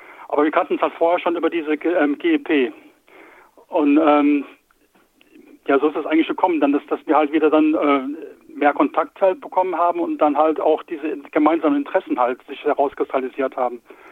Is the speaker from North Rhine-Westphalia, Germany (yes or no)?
yes; North Rhine-Westphalia, Germany; Ich bin ja eigentlich aus der Gegend, wo der Herr Magin jetzt wohnt. Und da gibt es ja auch die vielen Burgen im Siebengebirge und am Rhein.